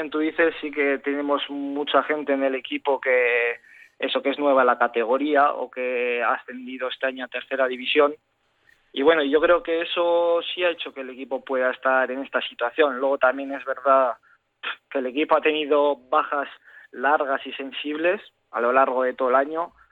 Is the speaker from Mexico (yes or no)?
no; Gordexola, Basque Country, Spain; yo soy de Gordesola